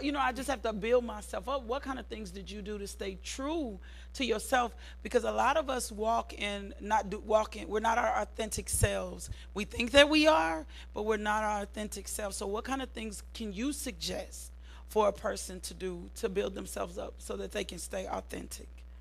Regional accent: Little Rock, Arkansas, United States; but my natural inclination, because I grew up in the East End of Little Rock, right? In Southwest Little Rock.

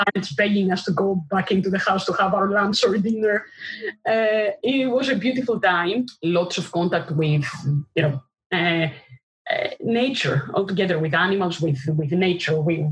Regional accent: Athens, Attica, Greece; I was born in Athens, but I lived most of my childhood and adolescent life in the north suburbs of Athens. So we live in one of the north suburbs of Athens. It's called New Erythrea, Nea Erythrea in Greek, New Erythrea

